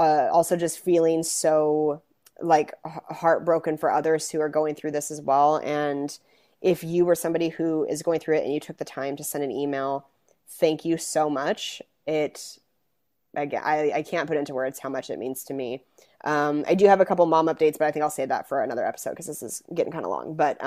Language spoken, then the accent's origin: English; Spokane, Washington, United States; I'm from Spokane. I lived in Seattle when his album … came out